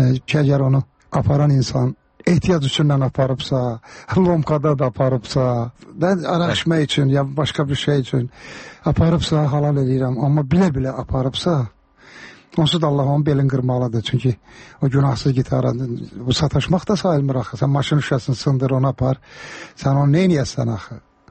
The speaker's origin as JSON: {"language": "Azerbaijani", "region": "Karabakh", "country": "Azerbaijan", "said": "Məndə zarafatçı Qarabağlıyam"}